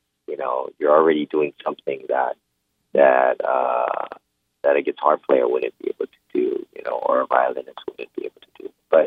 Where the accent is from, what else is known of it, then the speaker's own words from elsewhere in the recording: Hawaii, United States; I was born and raised in Hawaii, so, you know, growing up in the islands, the ukulele is very popular.